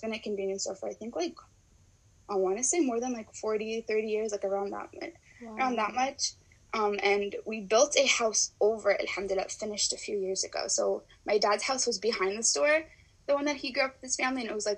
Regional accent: New Jersey, United States; But then also just like growing up in New Jersey, like I don't know if anyone knows this, but like New Jersey has a huge Palestinian American population.

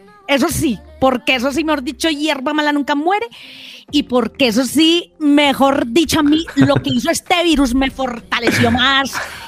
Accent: Antioquia, Colombia; Y yo que soy bien paisa

